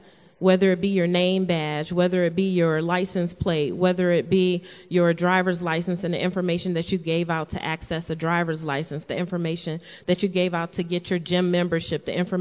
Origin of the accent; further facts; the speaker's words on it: Detroit, Michigan, United States; And so I'm from Detroit. I've been there my entire life, and I'm 42 years old